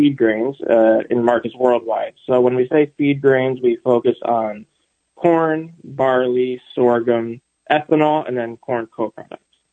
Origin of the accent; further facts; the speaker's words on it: New Jersey, United States; So I'm from the Northeast in New Jersey.